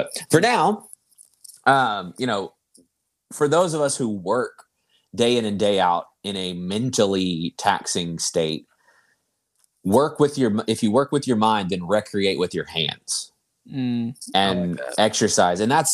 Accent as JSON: {"language": "English", "region": "Virginia", "country": "United States", "tie": "born or raised there", "said": "You know that … is from my hometown, my home area."}